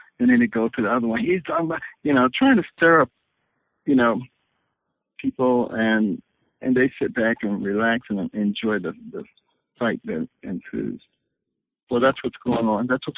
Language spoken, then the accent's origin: English; Detroit, Michigan, United States; I grew up in Detroit, and, you know, it was once the most prosperous city in the nation